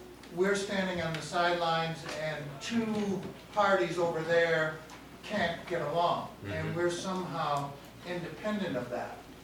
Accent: United States; I think we as an American people don't want to face the fact that we are brainwashed.

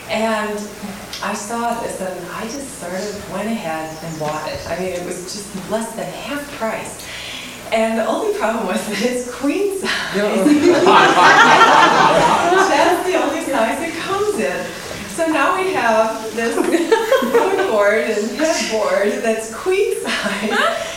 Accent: Brooklyn, New York, United States; I grew up in Brooklyn, New York.

